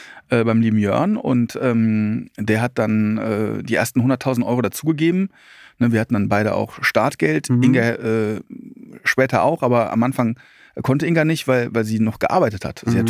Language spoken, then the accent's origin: German; Altenrath, North Rhine-Westphalia, Germany; Ich komme aus Altenrath bei Troisdorf, also ganz, ganz traurig.